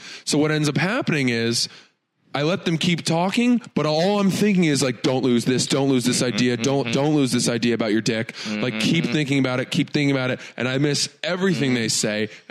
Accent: Maine, United States; also born or lived in New Jersey; My dad started a software company in Maine when I was four. We moved from New Jersey, which is where both my parents are from, and my dad started this software company in Maine.

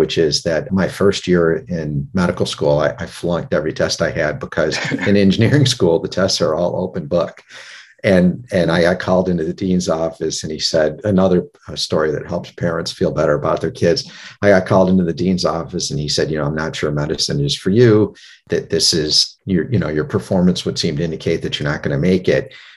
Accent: Cleveland, Ohio, United States; Listen, I grew up in Cleveland, Ohio, and I was working in a restaurant

